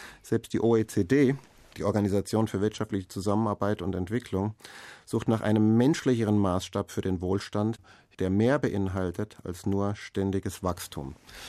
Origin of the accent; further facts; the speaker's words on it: Germany; da sind wir Deutsche sowieso schon relativ weit vorne dran im Tolerieren von Konflikten und Nein-Sagen